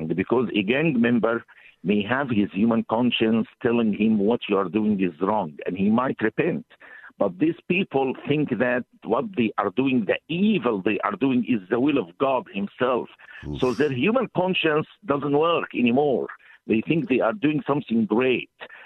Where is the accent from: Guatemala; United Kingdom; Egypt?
Egypt; I was brought up in Egypt by a very secular and liberal family.